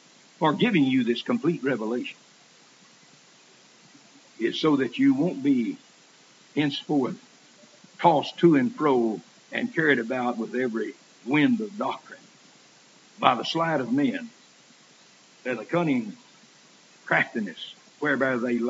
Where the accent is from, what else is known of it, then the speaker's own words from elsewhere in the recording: Oklahoma, United States; One time, Steinbeck gave a setting of his book in Oklahoma, my home state, and that's why it was quite interesting to me.